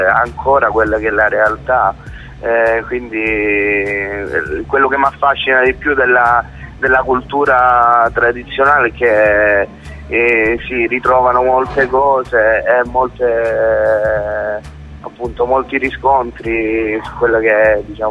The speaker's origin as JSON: {"language": "Italian", "town": "Catanzaro", "region": "Calabria", "country": "Italy", "tie": "born or raised there", "moved": "yes", "lives_now": "Rome, Italy", "said": "io comunque sono originario di Catanzaro, provincia, vivo a Roma da 12 anni, però comunque io quando parlo cerco di parlare italiano"}